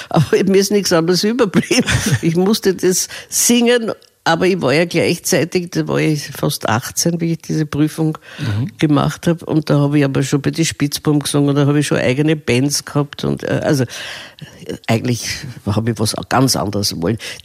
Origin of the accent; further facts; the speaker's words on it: Vienna, Austria; Ich bin in Wien geboren und bin auch in Wien aufgewachsen, bin allerdings ein Mischmasch, weil meine Mutter war Deutsche, mein Vater war zwar Wiener, aber eigentlich von tschechischer Herkunft